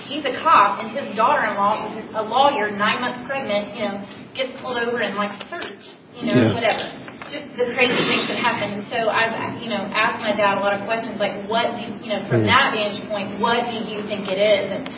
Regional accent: Louisiana, United States; I grew up in North Louisiana, who was way behind the times on the civil rights movement.

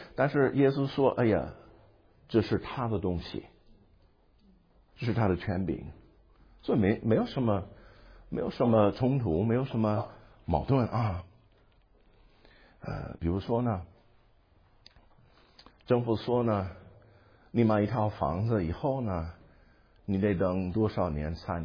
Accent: United States; Chinese is a second language; 我们美国人说啊，就是这样的

